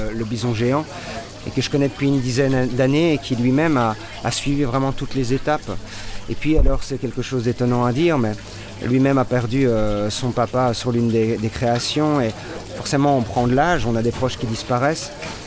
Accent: Belgium; Nous, on vient de Belgique, donc.

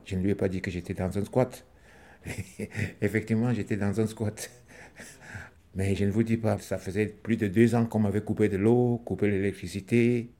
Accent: Cameroon; moved away as an adult; now in France; Je suis Camerounais, je suis conteur, musicien, comédien. Je vis en France depuis les années 2003.

